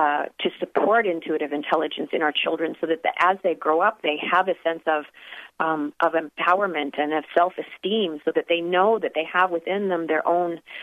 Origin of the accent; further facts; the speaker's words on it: Canada; I grew up in Canada, so it was cold